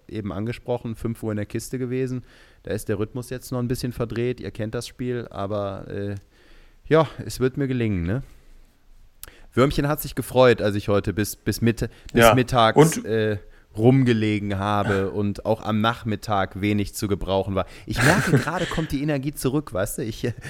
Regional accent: Cologne, North Rhine-Westphalia, Germany; natürlich hier als Kölsche Jung

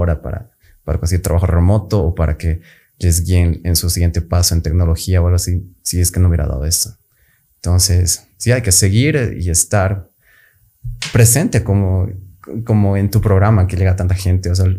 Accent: Bolivia; acá en Bolivia. Es un proyecto que yo fui a mi empresa a decirles, tengo ese proyecto. Hay talento en mi país, en Latinoamérica.

